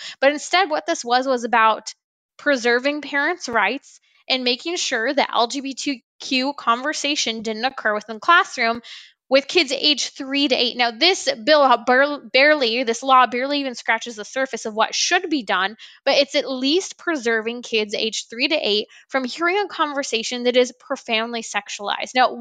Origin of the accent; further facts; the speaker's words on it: California, United States; in my home state, from California